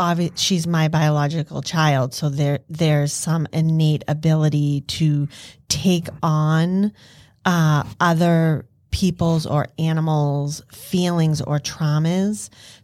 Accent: Massachusetts, United States; accent: Boston; Amen, sister, with my Boston accent.

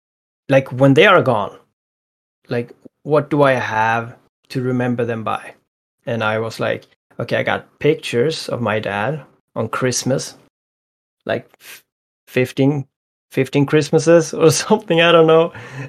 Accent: Sweden; English is a second language; I'm very bad at explaining, especially like in English. I'm from Sweden, so trying to find the right words at times is hard for me.

